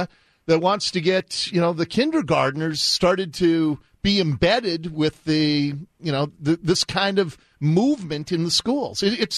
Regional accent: Seattle, Washington, United States; I mean, I grew up here in Seattle. I've watched the evolution of our state.

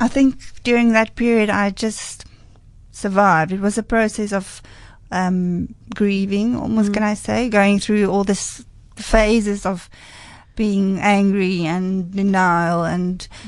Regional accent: Stellenbosch, Western Cape, South Africa; I was interested in wine growing up in Stellenbosch

